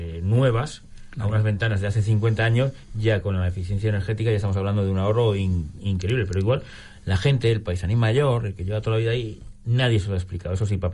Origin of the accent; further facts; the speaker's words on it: Cistierna, Castile and León, Spain; yo que soy de Cistierna.